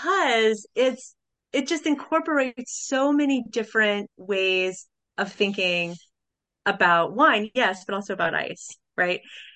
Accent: Topeka, Kansas, United States; Topeka is the capital of Kansas. It's also my hometown.

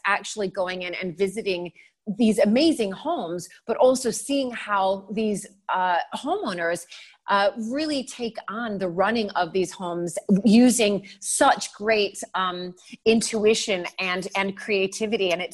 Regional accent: United States; Because I think as an American, we just don't have the rich history that you all have and grew up with.

